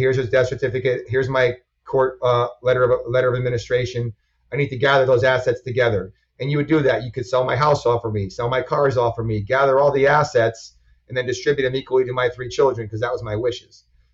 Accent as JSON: {"language": "English", "region": "New England", "country": "United States", "said": "So in Florida, they call it a personal representative. I'm from New England."}